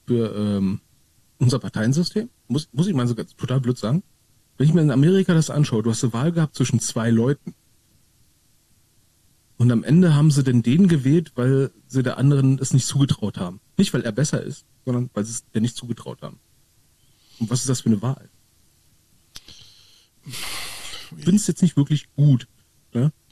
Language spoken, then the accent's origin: German; Berlin, Germany